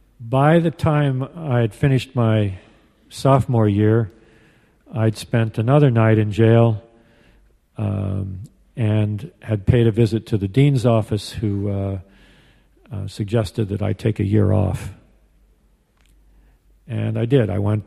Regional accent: Portland, Oregon, United States; I grew up in Portland, Oregon, and I started drinking when I was about 12 or 14.

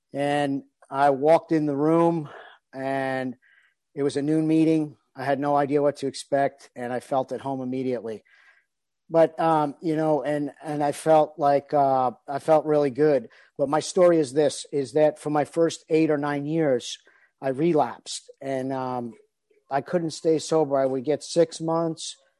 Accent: New York City, New York, United States; I grew up in Brooklyn, New York. I grew up with an Irish family.

